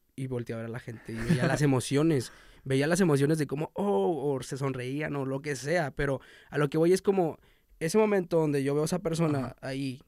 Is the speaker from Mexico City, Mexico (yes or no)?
no; Cancún, Quintana Roo, Mexico; Así es, nací en Cancún.